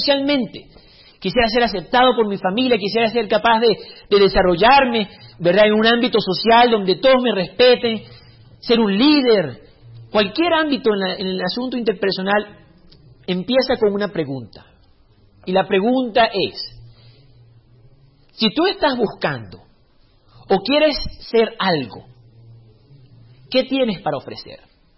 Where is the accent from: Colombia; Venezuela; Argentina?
Venezuela; accent: no longer Venezuelan; also born or lived in Chile / Honduras; now in United States; Yo no sé qué soy, mi acento ya no es venezolano, viví 10 años en Chile, tengo 5 años en Estados Unidos, viví 2 años en Honduras, mi esposa es hondureña, mi hija es americana